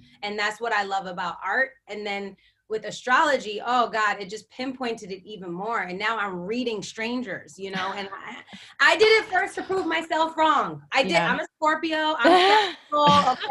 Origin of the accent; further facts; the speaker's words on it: Berlin, Germany; I'm from Berlin, Germany originally. I was born and raised there. Yes, I have dual citizenship. Yes, I can speak German. No, I'm not an army kid.